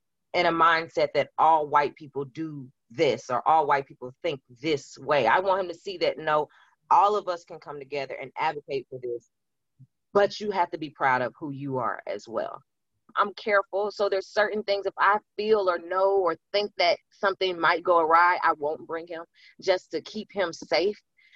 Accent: Mississippi, United States; I'm from Mississippi. The first time I actually heard the N-word, I was in sixth grade.

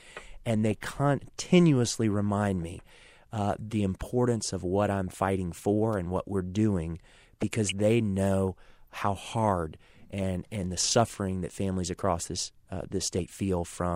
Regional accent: Orlando, Florida, United States; So, you know, I am from Orlando.

